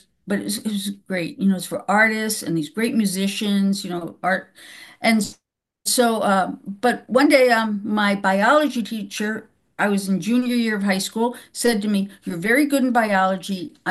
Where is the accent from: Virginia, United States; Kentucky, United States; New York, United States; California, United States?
New York, United States; New York City; But my parents were both artists. So I had a big art background growing up in New York City, but I love plants, you know?